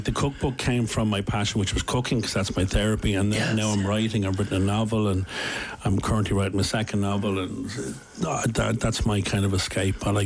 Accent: Coolock, Leinster, Ireland; Well, I'm from Coolock

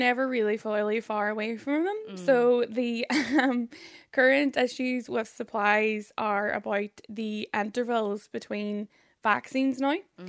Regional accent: Derry, Northern Ireland, United Kingdom; I grew up in Derry

